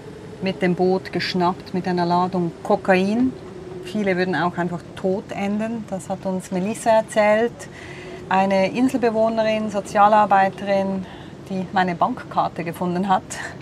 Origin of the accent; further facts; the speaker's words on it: Switzerland; als ich ihm dann sagte, ich komme aus der Schweiz, aber wir wohnten auf dem Segelboot